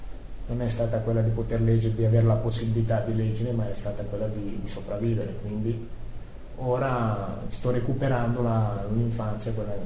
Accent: Croatia; Italian is a second language; Vengo dalla Croazia

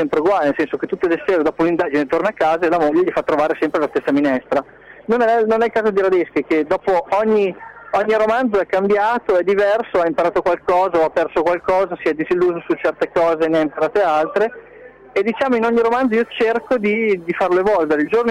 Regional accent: Suzzara, Lombardy, Italy; io sono di Suzzara, di Mantova, provincia di Mantova

